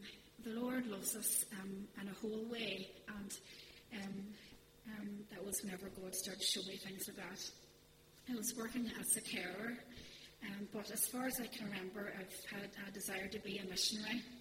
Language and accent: English; Omagh, Northern Ireland, United Kingdom; born there; I was born in Northern Ireland in a place called Oma. And I had Christian parents growing up.